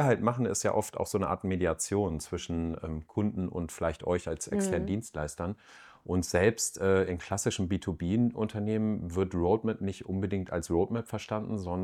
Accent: Hanover, Lower Saxony, Germany; ich komme ja aus Hannover und Hannover ist nicht gleich Deutschland

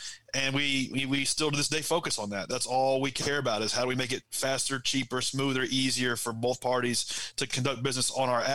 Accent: Nashville, Tennessee, United States; And so we're from Nashville, Tennessee, and so we were just in Nashville for 3 or 4 years with this app, trying to make it work.

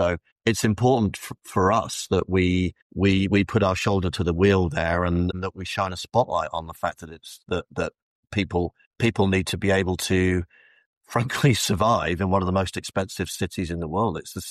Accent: Felixstowe, East of England, United Kingdom; I was brought up in Felixstowe, which you may be familiar with. It's in Suffolk. It's a very, very big container port.

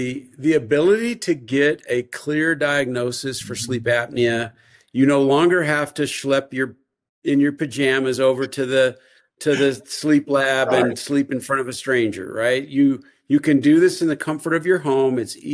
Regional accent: San Antonio, Texas, United States; You know, I'm from San Antonio, so I didn't know you were Central.

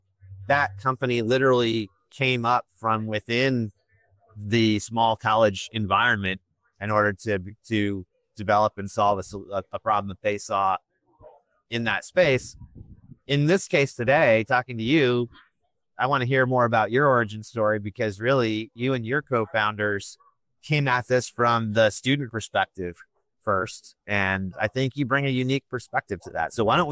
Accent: Michigan, United States; It's a bit cold in the shade, actually, to be truthful. We're from Michigan, so that's saying something.

